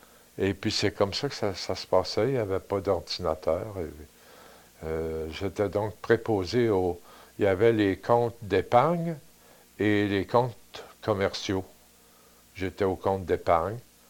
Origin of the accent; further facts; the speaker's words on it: Quebec City, Quebec, Canada; je suis revenu chez moi à Québec.